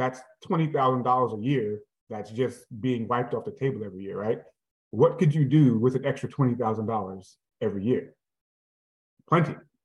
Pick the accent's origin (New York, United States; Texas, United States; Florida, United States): New York, United States; I'm actually from Hollis, Queens, New York. Grew up right off of Hollis Avenue.